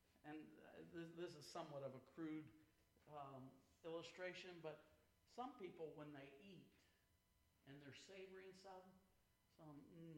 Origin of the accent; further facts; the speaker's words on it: Smoky Mountains, United States; And I was from the Smoky Mountains, and they would laugh at me.